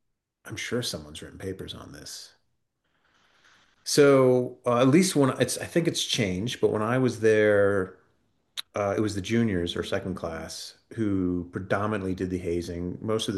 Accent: United States; yeah, so first generation American, mom was born and raised in Sweden, dad in Mexico.

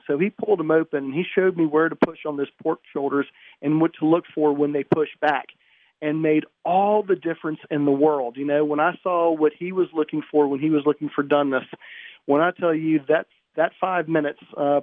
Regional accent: Richmond, United States; yes, I'm from Richmond, and yes, I know Tuffy Stone

